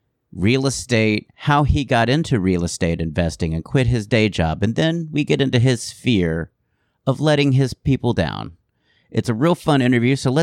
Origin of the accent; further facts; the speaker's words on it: Houston, Texas, United States; also born or lived in Dallas; I grew up in Houston, then moved to Dallas like in high school.